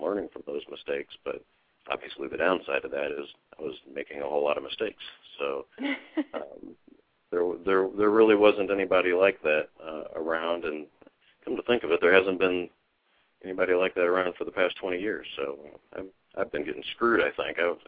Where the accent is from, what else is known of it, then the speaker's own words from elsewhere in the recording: Pittsburgh, Pennsylvania, United States; but probably my teen years growing up in the Pittsburgh area brought it into focus